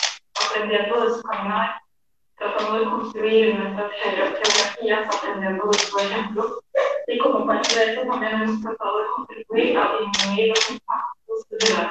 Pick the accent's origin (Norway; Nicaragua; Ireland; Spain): Norway; Spanish is a second language; soy de Noruega